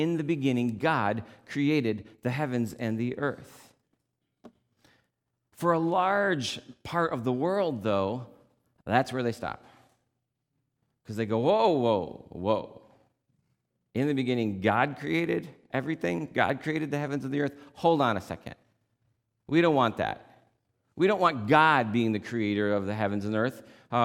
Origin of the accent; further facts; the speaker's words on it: New York, United States; So I'm from Western New York, which is really near Buffalo, very wintry and cold